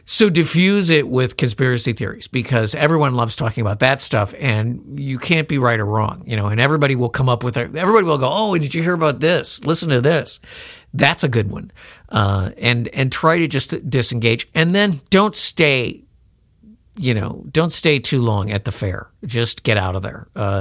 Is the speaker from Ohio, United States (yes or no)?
yes; Ohio, United States; also born or lived in Chicago; My mom lives in Richmond, Virginia, and we're not from Richmond. You know, we're from Ohio and Chicago.